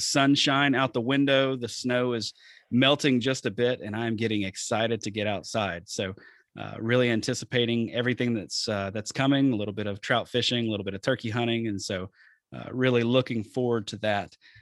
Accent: Deep South, United States; now in Wisconsin, United States; I grew up in the Deep South hunting and fishing, but when I moved to southern Wisconsin a year ago, I was absolutely blown away.

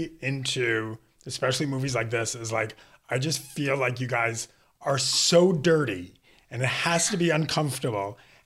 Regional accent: Howard Beach, New York, United States; So I grew up in Queens, Howard Beach.

